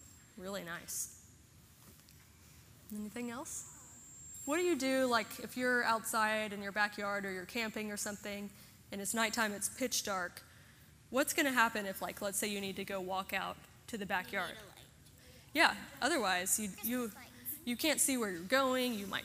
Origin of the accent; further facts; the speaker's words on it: San Antonio, Texas, United States; For me, I grew up in San Antonio, so our Christmas tradition was we'd go to the late night service downtown